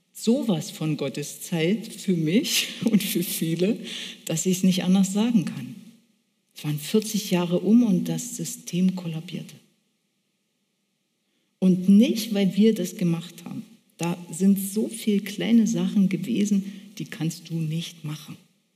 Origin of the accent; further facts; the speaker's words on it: East Germany, Germany; Aber ich bin im Osten aufgewachsen und als Wendezeit war, war ich 25.